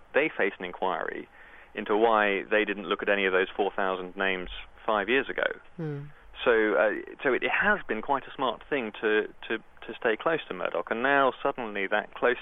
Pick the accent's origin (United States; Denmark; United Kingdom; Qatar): United Kingdom; I'm a British journalist who works at an American news organization